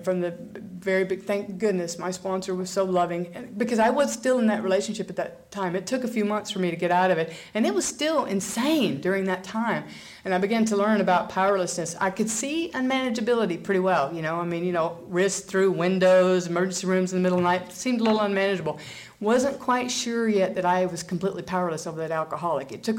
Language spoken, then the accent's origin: English; the South, United States; because I grew up in the South